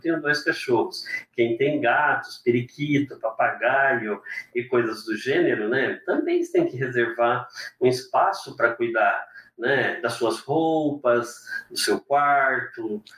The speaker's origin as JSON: {"language": "Portuguese", "town": "Maringá", "region": "Paraná", "country": "Brazil", "said": "a minha mãe mora em Maringá, sou de Maringá, né? Moro aqui há muitos anos, mas sou de Maringá."}